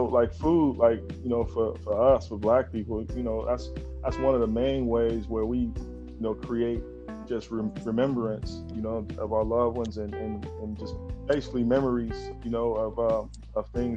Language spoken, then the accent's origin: English; Oakland, California, United States; Yeah, well, you know, I grew up in Oakland, California